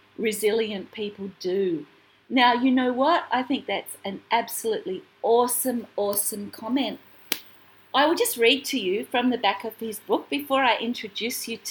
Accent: Australia; I'm here from Australia coming out to you to share with you wellness and joy.

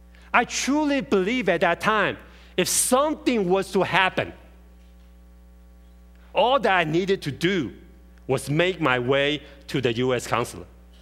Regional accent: Taiwan; now in United States; I was back in my home country of Taiwan in 1994.

